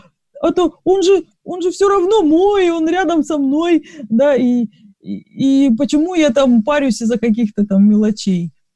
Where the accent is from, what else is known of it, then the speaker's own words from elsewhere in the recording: Rostov-on-Don, Rostov Oblast, Russia; Родилась я в Ростове-на-Дону и прожила там 21 год. И вышла замуж за Виталика, мужа моего барабанщика. А потом мы... Пожили 2 года там в Ростове, он тоже из города Ростова